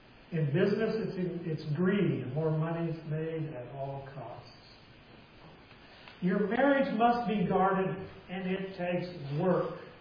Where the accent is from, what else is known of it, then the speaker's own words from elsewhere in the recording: Colorado, United States; I grew up in Southern Colorado, an area that was once considered the Old West, if you will. Cowboy, Indian type stuff, all that, the ranchers. I grew up in cattle country, farming and ranching in the valleys.